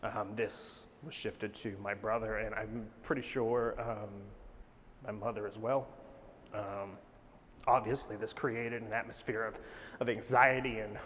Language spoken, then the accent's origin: English; Texas, United States; When I was in middle school, in my hometown, small town in northern Texas, growing up, we lived directly across the street from our middle school.